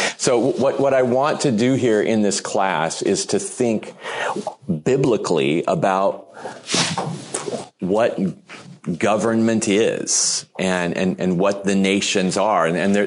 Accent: United States; Here in the 21st century, and I'm really grateful that I live in America. I love being an American.

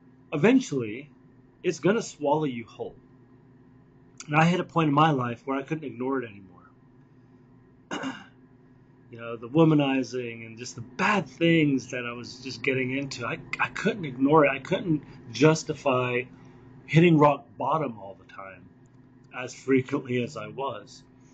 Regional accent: United Kingdom; I grew up in the United Kingdom, and I grew up in a Hindu household.

